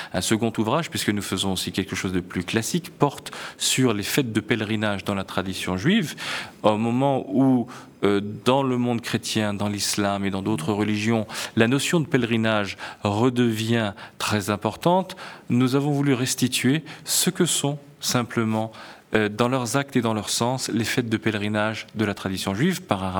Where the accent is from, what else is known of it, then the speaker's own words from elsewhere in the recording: Grand Est, France; Comme je suis alsacien, j'essaie toujours d'être à l'heure.